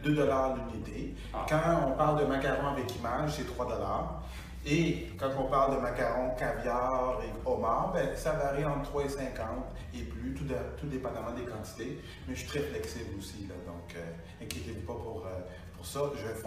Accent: Longueuil, Quebec, Canada; Ben en fait, moi, je suis né à Longueuil. Je suis vraiment un gars de 470. Donc, étant donné que je suis né à Longueuil, c'est tout à fait normal pour moi de travailler à Longueuil. Donc, je n'ai pas pensé à déménager.

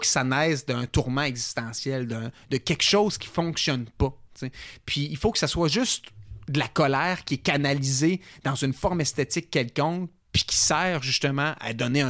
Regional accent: Quebec, Canada; parce que moi, je venais, tu sais, de l'Est du Québec, je n'ai pas des grands centres.

